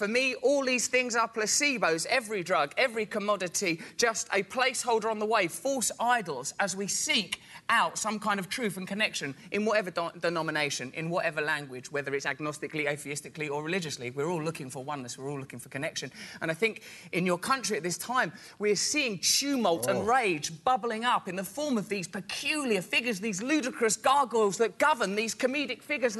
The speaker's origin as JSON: {"language": "English", "region": "England", "country": "United Kingdom", "said": "I'm from England."}